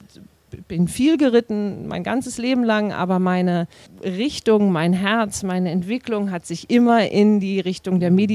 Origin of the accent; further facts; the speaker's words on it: Bargteheide, Schleswig-Holstein, Germany; Ich wohne und komme auch gebürtig aus Bagdeheide, also genau zwischen Hamburg und Lübeck gelegen. Und dort bin ich groß geworden, dort habe ich meine gesamte Kindheit, meine gesamte Jugend verbracht.